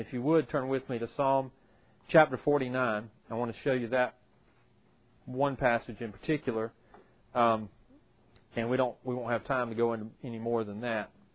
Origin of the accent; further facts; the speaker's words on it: the South, United States; but I say Sheol because I grew up in the South.